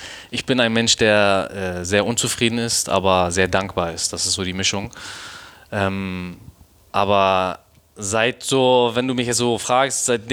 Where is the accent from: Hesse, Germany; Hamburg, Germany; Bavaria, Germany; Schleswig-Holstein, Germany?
Hamburg, Germany; hier aufgewachsen ist. So, und das müssten die Leute da draußen auch verstehen. So, ich sehe mich als Deutscher. Klar, mein Ursprung ist der Iran.